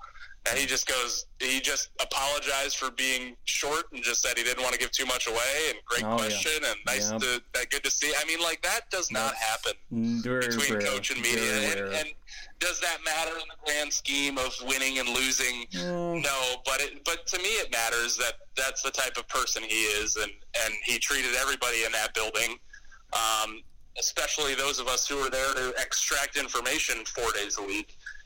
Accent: New England, United States; I grew up in New England

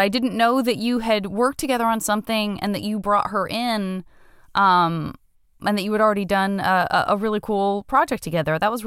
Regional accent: Arizona, United States; Well, I'm from Arizona, and I'm always fascinated by people who grew up in areas like New York or Los Angeles, or Chicago

